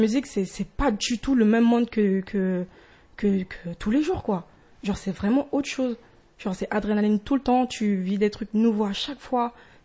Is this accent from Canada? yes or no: no; French Guiana; moved away; Et je viens de la Guyane et je suis arrivée en 2017.